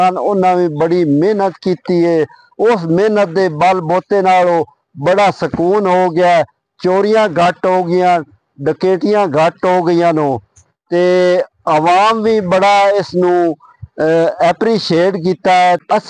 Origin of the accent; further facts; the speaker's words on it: Chiniot, Punjab, Pakistan; ਸਾਡਾ ਜ਼ਿਲ੍ਹਾ ਚਨਿਓਟ ਹੈ ਨਾ